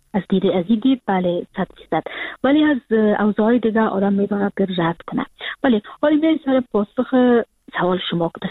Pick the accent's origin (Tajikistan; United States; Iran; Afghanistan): Afghanistan; Kabul; now in Frankfurt, Germany; من سال 2020 که فرداش 2021 بود کابل تر کردم و امون روز که سال نو تغییر میخورد من از ترکیه آمدم به فرانکفورت که یعنی 2021 بود